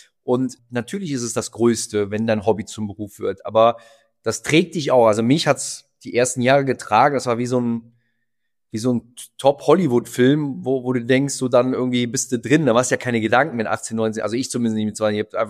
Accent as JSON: {"language": "German", "town": "Mönchengladbach", "region": "North Rhine-Westphalia", "country": "Germany", "tie": "born or raised there", "said": "Borussia Mönchengladbach, bin dort geboren, gebürtiger Gladbacher"}